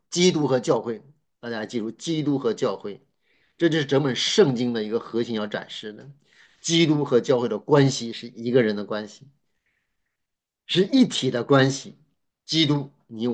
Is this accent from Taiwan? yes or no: no; China; 以色列人比较重家谱啊，我们中国人呢其实也有家谱，但到我们这一代，我都不知道是不是已经传下来了啊。